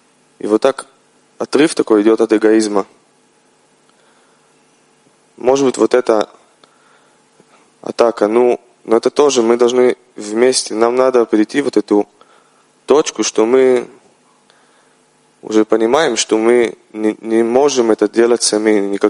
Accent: Israel; из Израиля

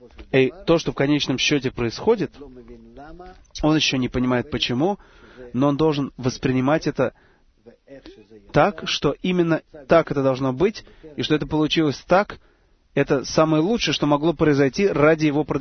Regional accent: Beersheba, Southern District, Israel; Я из Бершевы

